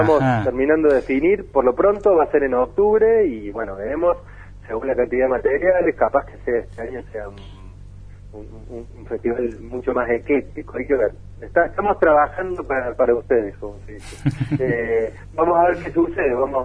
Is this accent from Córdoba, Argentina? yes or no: yes; Córdoba, Argentina; now in Buenos Aires, Argentina; No, para nada, inclusive yo soy cordobés.